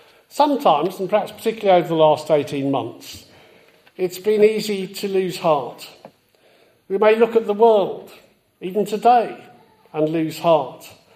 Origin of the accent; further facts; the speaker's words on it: Wales, United Kingdom; In my home country of Wales